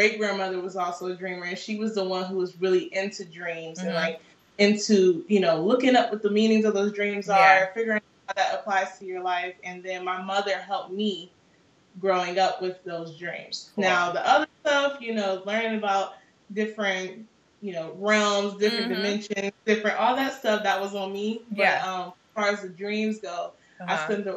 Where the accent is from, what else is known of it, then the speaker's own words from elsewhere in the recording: Ohio, United States; Yeah, I grew up in Ohio, born and raised